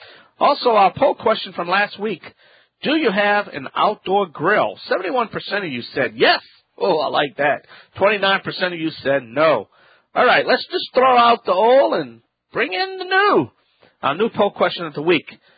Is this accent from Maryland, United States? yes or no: no; New Orleans, Louisiana, United States; I'm the Cajun man from the Bayou Land. That's right, New Orleans born and New Orleans raised and New Orleans proud.